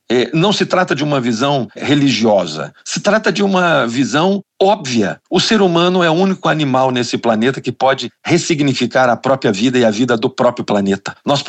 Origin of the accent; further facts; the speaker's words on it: Brazil; a minha visão como brasileiro, que ama o país